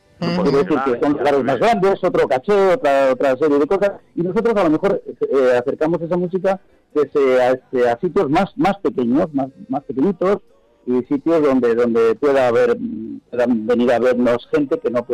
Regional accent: Basque Country, Spain; yo soy, como bien sabes, vasco, y en mi tierra se utilizaba el rock de una manera diferente en aquellos tiempos.

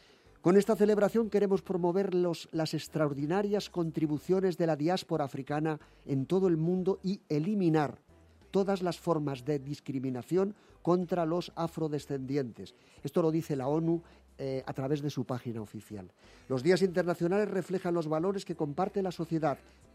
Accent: Spain; ¿Somos los españoles racistas?

